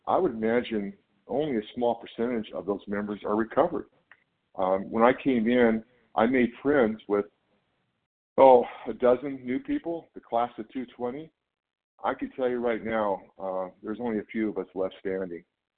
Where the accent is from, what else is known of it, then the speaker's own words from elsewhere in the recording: California, United States; I'm from California.